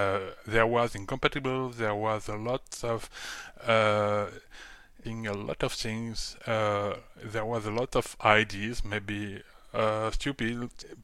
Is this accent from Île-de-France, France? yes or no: no; Grand Est, France; I'm born and raised in Elsass, former German colony.